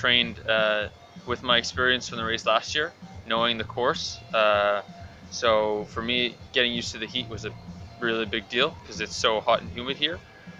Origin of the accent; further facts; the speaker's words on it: Montreal, Quebec, Canada; I'm 25 years old. I'm from Montreal, Quebec, Canada.